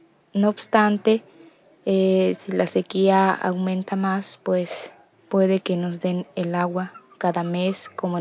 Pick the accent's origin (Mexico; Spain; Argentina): Mexico; Terrero, Veracruz; soy de Terrero, comunidad que pertenece al municipio de Ixhuatlán de Madero, Veracruz.